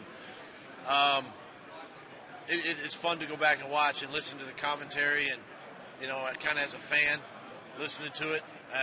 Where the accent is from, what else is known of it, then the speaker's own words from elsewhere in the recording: Ferndale, Washington, United States; And even my hometown in Ferndale, Washington, They did the same thing, you know.